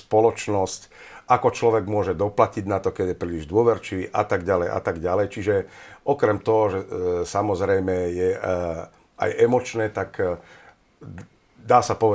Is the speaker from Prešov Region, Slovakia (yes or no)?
no; Myjava, Trenčín Region, Slovakia; born there; now in Jablonica, Slovakia; ja som vlastne polovičný Záhorák, pretože mama je Dubovanka a otec je z Jablonice. Ale od malička som sa narodil na Myjave, čo je vlastne Záhorie, a žijem teda v Jablonici